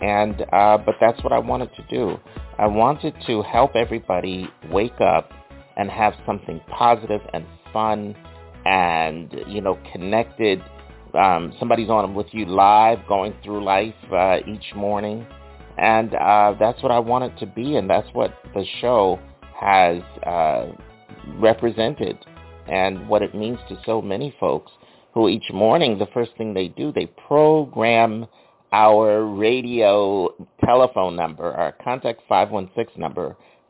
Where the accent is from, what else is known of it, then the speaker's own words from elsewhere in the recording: Philadelphia, Pennsylvania, United States; kind of like what I grew up on in Philadelphia, listening with my whole family to the Mary Mason radio show each morning.